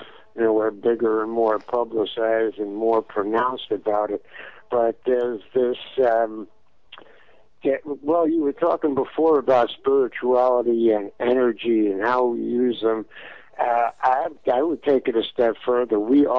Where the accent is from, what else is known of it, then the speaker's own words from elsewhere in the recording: Brooklyn, New York, United States; Well, I was brought up in Brooklyn and became a teenage drug dealer pretty early in my life.